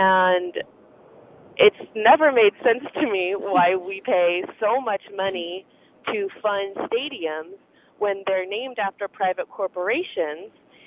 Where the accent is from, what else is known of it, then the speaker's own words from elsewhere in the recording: Colorado, United States; But ever since I was a kid and I grew up in Colorado